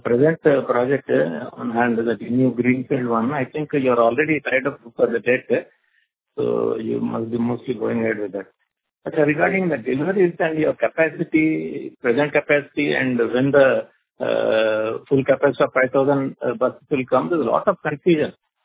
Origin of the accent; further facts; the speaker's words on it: Hyderabad, Telangana, India; from Hyderabad.